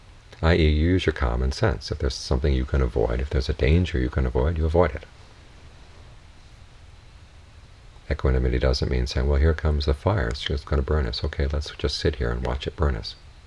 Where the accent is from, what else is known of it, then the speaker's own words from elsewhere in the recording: United States; But being an American, one of my problems is I have a large sense of my space.